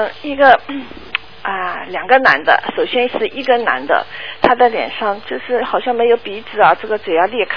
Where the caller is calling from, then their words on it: Melbourne, Victoria, Australia; 我从墨尔本打过来给你。